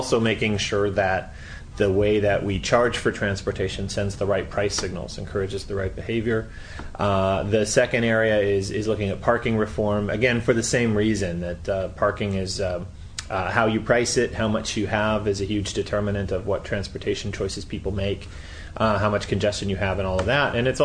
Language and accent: English; California, United States; for me, I grew up in the San Fernando Valley, so I was a suburban kid.